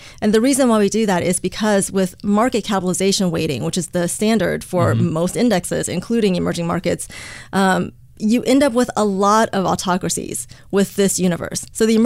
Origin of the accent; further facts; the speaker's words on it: Beijing, China; also born or lived in United States; I was born in Beijing, and I grew up in both China and the U.S., going back and forth between the two countries.